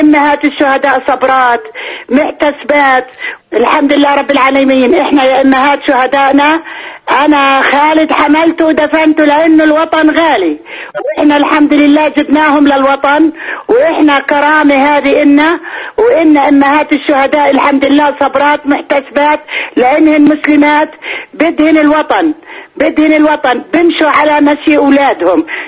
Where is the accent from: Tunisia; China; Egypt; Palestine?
Palestine; إحنا كشعب فلسطيني كلياتنا مشروع شهادة